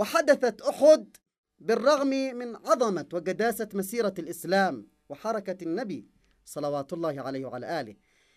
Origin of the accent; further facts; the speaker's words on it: Yemen; ومستوى تفاعلنا كيمنيين وقناعتنا بضرورة أن نعيش الحرية التي أرادها الله لنا